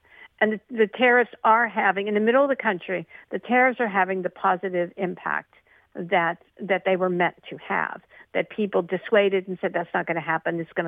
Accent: Pittsburgh, Pennsylvania, United States; just take my hometown of the city of Pittsburgh.

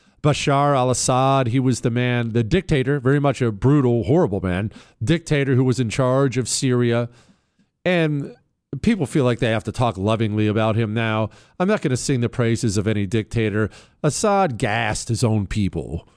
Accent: United States; It, one, makes me appreciate very much being an American.

